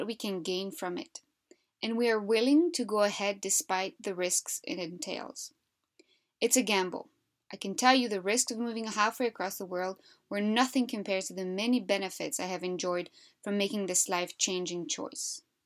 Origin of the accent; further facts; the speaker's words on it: Belgium; now in Canada; I'm from Europe. I was born and raised in Belgium. In 2016, I moved to Western Canada with the hope of starting something new.